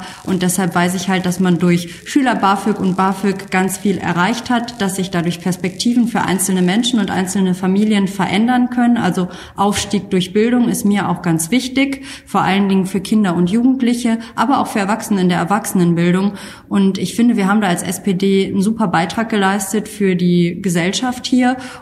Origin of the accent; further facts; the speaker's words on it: Kamp-Lintfort, North Rhine-Westphalia, Germany; also born or lived in Xanten; Nein, ich bin nicht in Ella geboren. Ich bin auch nicht in Düsseldorf geboren. Ich bin in Xanten geboren, war dann 3 Tage lang dort und bin die restlichen 18 Jahre bis zu meinem Auszug in Kamp-Lintfort, der Zechen- und Klosterstadt, aufgewachsen.